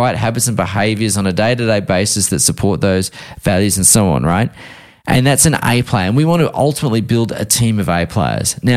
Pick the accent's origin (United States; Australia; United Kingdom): Australia; as an Australian